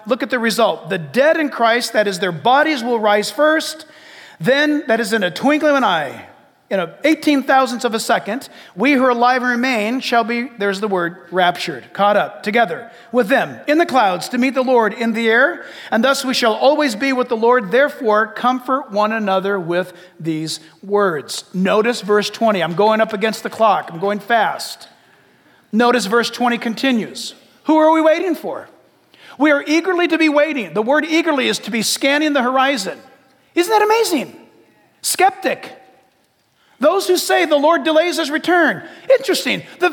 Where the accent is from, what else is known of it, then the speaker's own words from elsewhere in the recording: San Diego, California, United States; born there; I was born in San Diego, and Los Angeles is the place of issuance.